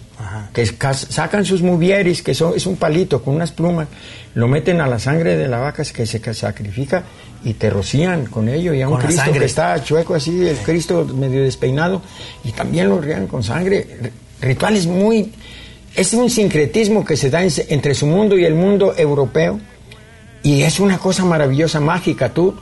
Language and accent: Spanish; Tenamaztlán, Jalisco, Mexico; Subes a la derecha la sierra de Tequila y subes a una sierra llena de pinos y robles y ahí está mi tierra natal, Tenamaztlán.